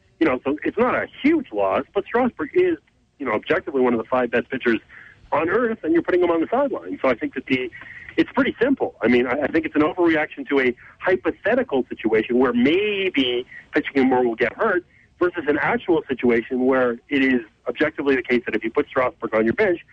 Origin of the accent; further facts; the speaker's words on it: Canada; Despite the fact that I'm Canadian, I would not be able to vote